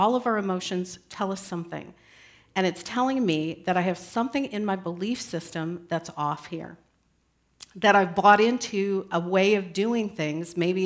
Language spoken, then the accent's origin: English; Iowa, United States; born there; I was born in Iowa in the land of the sleepy ones so that I could learn what it means to be wide awake.